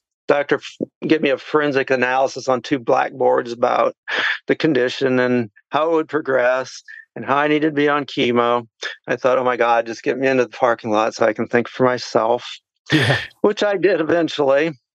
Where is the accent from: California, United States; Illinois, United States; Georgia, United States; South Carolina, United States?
Illinois, United States; Peoria; moved away as an adult; now in Lake Cormorant, United States; Well, actually, I'm positioned in Lake Cormorant at this moment, but I'm originally from Peoria, Illinois.